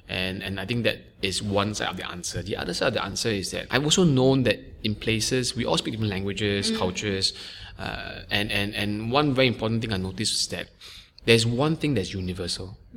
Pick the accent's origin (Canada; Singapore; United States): Singapore; I grew up in Singapore. You know, I hardly had the chance to travel overseas for school.